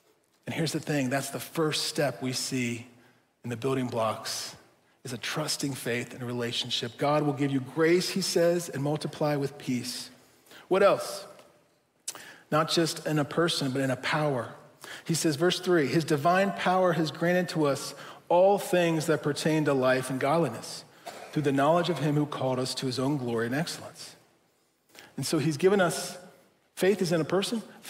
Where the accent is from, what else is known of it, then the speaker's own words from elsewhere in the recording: Wilmington, Ohio, United States; I grew up in Wilmington, Ohio, not too far from here, and we used to go to the YMCA every Sunday morning.